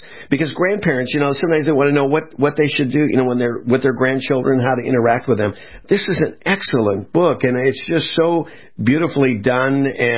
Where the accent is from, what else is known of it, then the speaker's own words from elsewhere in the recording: West Coast, United States; because I was a kid growing up in the West Coast, and we had a lot of earthquake activity, and it's been a while. I'm on the East Coast now